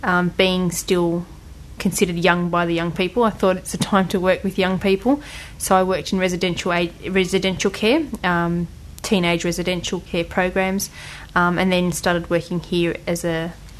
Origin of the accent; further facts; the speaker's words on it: Australia; big Greek family, mother, father. I'm the youngest of a brother and a sister. My parents migrated here around 30 years ago. And I was born in Australia and raised with a very multicultural way of life. I learnt how to speak Greek, read, write